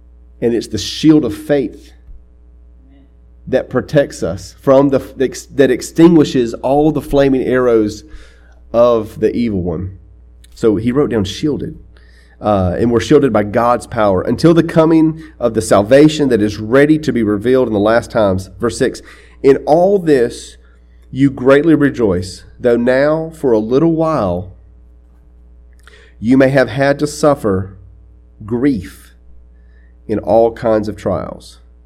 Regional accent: United States; I mean, I'm an American through and through. I mean, I have a great swell of pride when I sing the national anthem.

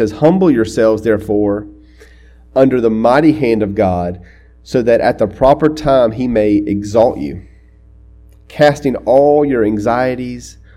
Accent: United States; I mean, I'm an American through and through. I mean, I have a great swell of pride when I sing the national anthem.

